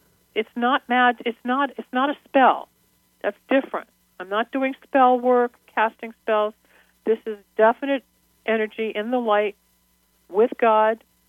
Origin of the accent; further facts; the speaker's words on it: California, United States; And I'm from the San Fernando Valley. I was a Girl Scout.